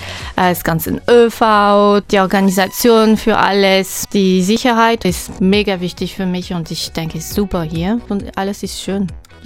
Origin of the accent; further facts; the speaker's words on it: France; now in Switzerland; ich komme aus Frankreich und ich bin sehr happy, sehr stolz in der Schweiz zu wohnen.